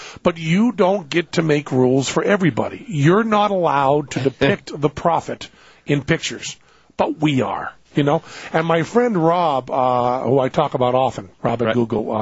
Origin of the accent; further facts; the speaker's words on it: New England, United States; accent: New England; if I came out with my New England accent and sound like I'm selling Pepperidge Farms or something.